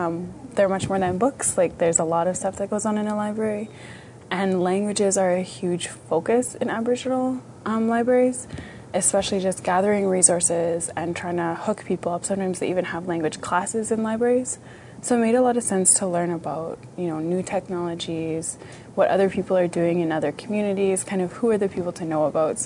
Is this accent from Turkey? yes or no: no; Alberta, Canada; I'm from Kalahu, Alberta, and from Michelle First Nation.